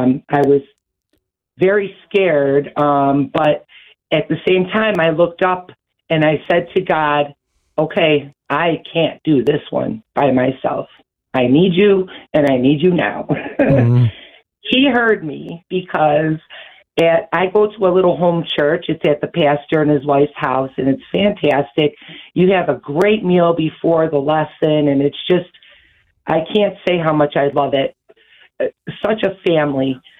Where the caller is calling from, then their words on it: Kenmore, New York, United States; I'm calling from Kenmore in New York, which is maybe a mile away from Buffalo, New York.